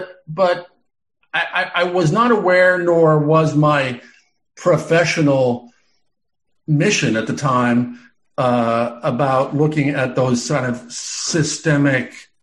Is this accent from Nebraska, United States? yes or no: yes; Omaha, Nebraska, United States; moved away; I'd gone back to my hometown of Omaha, Nebraska for the last time.